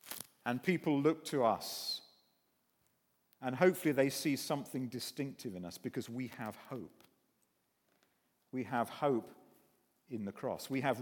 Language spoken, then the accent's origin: English; Guernsey; I come from Guernsey in the Channel Islands, and swimming in the sea in Guernsey, you go into the water.